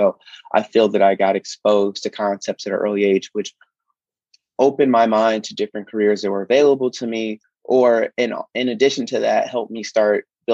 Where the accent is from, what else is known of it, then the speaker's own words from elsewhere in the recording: Chicago, Illinois, United States; I grew up on the south side of Chicago, and I actually attended a public school that had a financial education curriculum.